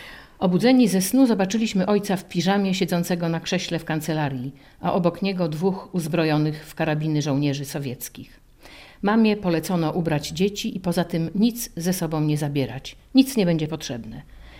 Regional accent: Gorzów Wielkopolski, Lubusz Voivodeship, Poland; born there; ponieważ urodziłam się w Gorzowie

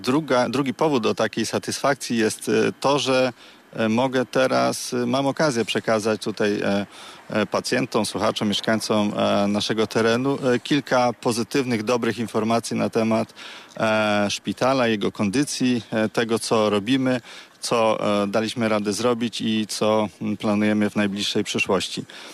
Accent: Żagań, Lubusz Voivodeship, Poland; jestem synem ziemi lubuskiej, urodziłem się w Żeganiu, mój tato w Żarach, moja mama we Wrocławiu, spędziłem wczesne dzieciństwo tutaj, tak?

